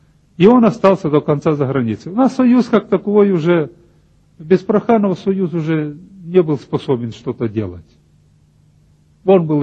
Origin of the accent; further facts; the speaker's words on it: Sumy Oblast, Ukraine; к нам на Украину, Сумскую область, вот откуда я родом